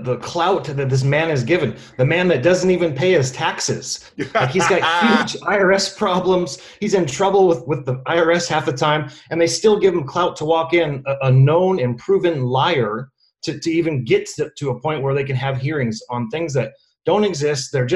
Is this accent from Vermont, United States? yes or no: no; California, United States; So, yeah, I'm a cop from SoCal, 17 years sworn, 3-year civilian.